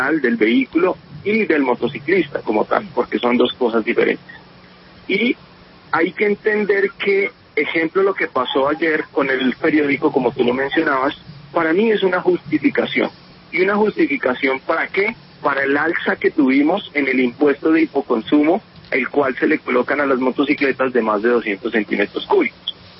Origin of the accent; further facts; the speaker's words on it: Colombia; ¿dónde están esas políticas públicas que salvaguarden la vida de nosotros como colombianos?